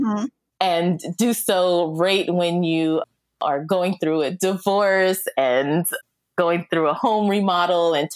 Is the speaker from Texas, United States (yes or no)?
yes; Texas, United States; growing up in Texas, in a small town in Texas, I was the only person of color in my entire elementary school and probably in my entire neighborhood.